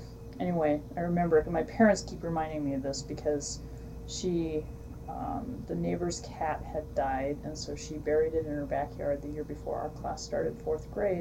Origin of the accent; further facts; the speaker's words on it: Forest Grove, Oregon, United States; also born or lived in Hillsboro; I was born in Hillsboro, Oregon. I grew up in Forest Grove, Oregon, and there's suburbs of Portland, the major city in Oregon.